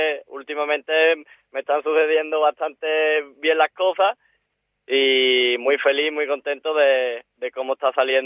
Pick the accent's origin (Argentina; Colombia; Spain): Spain; Écija, Andalusia; porque soy de Écija.